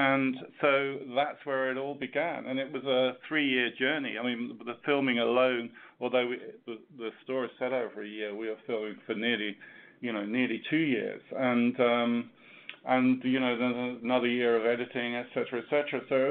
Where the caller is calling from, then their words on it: Los Angeles, California, United States; I'm calling us from the Los Angeles, the Discovery offices.